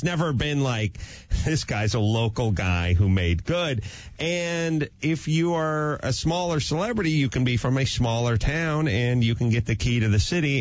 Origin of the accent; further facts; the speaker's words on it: Los Angeles, California, United States; It's one of the things that sucks about growing up in Los Angeles. There's no local boy makes good.